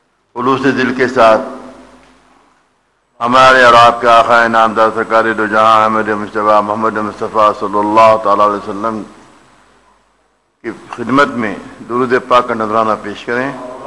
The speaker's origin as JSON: {"language": "Urdu", "town": "Hyderabad", "region": "Telangana", "country": "India", "tie": "born there", "said": "ابتدا جب میری شروع ہوئی تو حیدرآباد دکنز میں جب میں پیدا ہوا وہاں کے مشائخین نظام کے گھرانے میں میری جو ہے پیدائش ہوئی."}